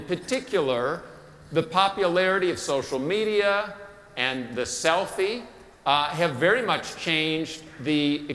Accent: Minneapolis, Minnesota, United States; I grew up in Minneapolis, Minnesota.

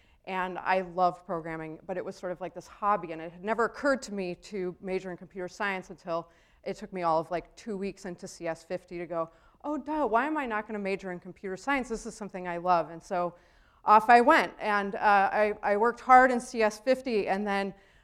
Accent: Boulder, Colorado, United States; And so I grew up in Boulder, Colorado, and attended a somewhat mediocre public high school

